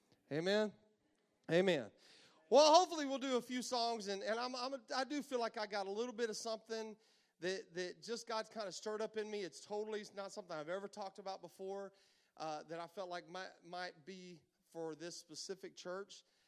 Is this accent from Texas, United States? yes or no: yes; Amarillo, Texas, United States; now in Tombstone, United States; I'm from Tombstone, Arizona. I'm originally from Amarillo, Texas, moved to Tombstone, Arizona.